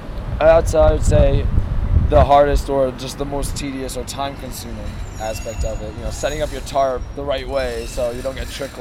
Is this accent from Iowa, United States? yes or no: no; Brooklyn, New York, United States; Brooklyn.